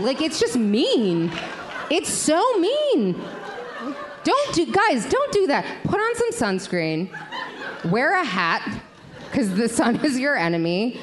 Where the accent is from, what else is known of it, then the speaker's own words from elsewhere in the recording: United States; I'm from the United States of America.